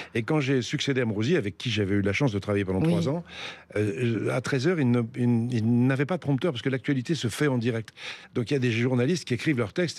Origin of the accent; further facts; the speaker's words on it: France; on est Français, franchouillard, Français, fier de l'être